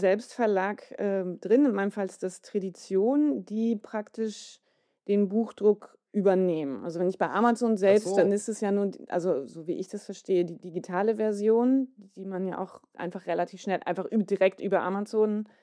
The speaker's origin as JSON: {"language": "German", "region": "Hamburg", "country": "Germany", "said": "Ich komme auch aus dem Norden von Hamburg."}